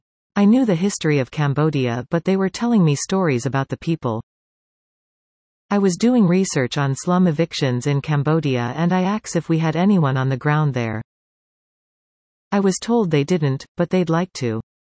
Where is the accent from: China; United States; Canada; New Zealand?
Canada; Collingwood, Ontario; also born or lived in Scotland; I was born in Scotland, but we moved to Collingwood when I was 2½. I went to Mountain View Elementary School, and Collingwood Collegiate Institute.